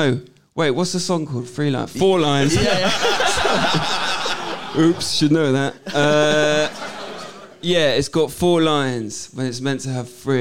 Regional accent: South West England, United Kingdom; accent: West Country; Yeah, it's a weird one, really, as you can tell from my accent. I'm a Wurzel, I'm not from round here.

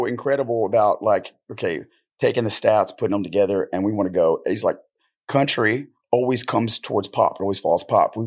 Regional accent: West Virginia, United States; also born or lived in Maryland; I grew up in West Virginia, you know, from Maryland, grew up in West Virginia.

